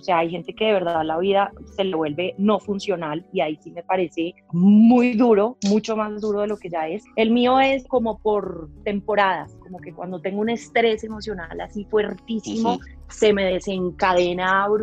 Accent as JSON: {"language": "Spanish", "town": "Manizales", "region": "Caldas", "country": "Colombia", "said": "Yo vivía en Manizales, soy de Manizales, en ese entonces vivía ahí"}